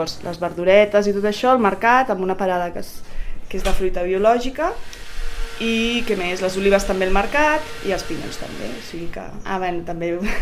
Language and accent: Catalan; Barcelona, Catalonia, Spain; vinc del Guinardó, però he donat unes quantes voltes abans de venir per aquí. O sigui que de petita vivia al Guinardó i els meus pares segueixen vivint al Baix Guinardó, que és tocant a... Bueno, molt tocant a Gràcia.